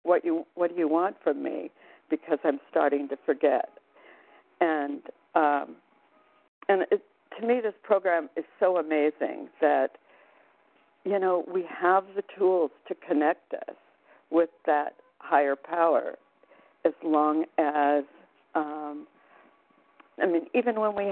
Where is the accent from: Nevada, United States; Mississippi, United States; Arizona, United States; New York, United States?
Arizona, United States; I'm from Arizona.